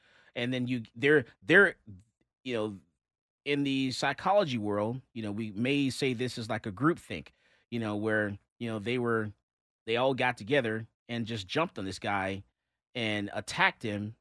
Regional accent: Florida, United States; Well, I'm from Florida, so in Florida, you know, old Sparky

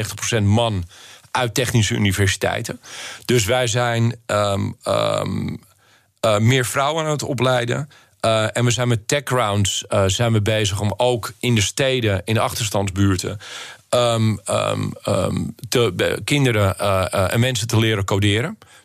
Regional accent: Broek in Waterland, North Holland, Netherlands; now in Amsterdam, Netherlands; Ik ben opgegroeid in Broek en Waterland. Ik mocht het huis uit van mijn moeder op mijn 18e. Nou, ik heb er nog één dag langer over gedaan en ik ben zo snel mogelijk naar Amsterdam gekomen.

